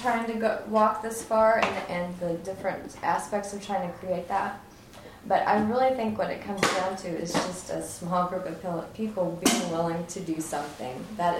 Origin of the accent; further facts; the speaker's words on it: Abilene, Texas, United States; I grew up in Abilene in West Texas.